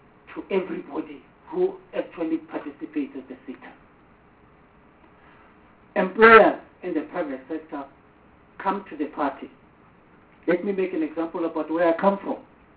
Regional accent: South Africa; So, I'm a South African talking to other South Africans and saying, can we apply the rules equally to all of us?

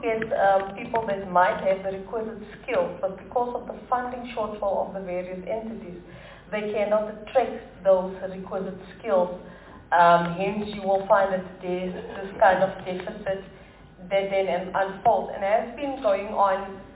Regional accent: Eastern Cape, South Africa; I'm from the Eastern Cape

